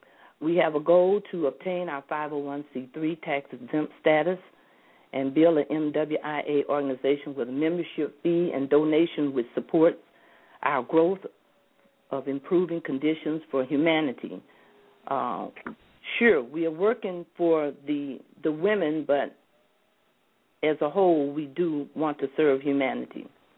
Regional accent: Flint, Michigan, United States; from Flint, Michigan, and I am the president here

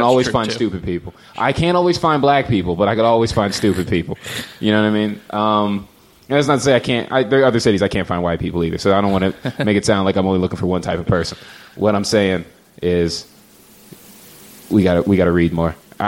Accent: Tampa, Florida, United States; also born or lived in Germany; Yeah, I'm a Tampa guy. Not born, but raised.

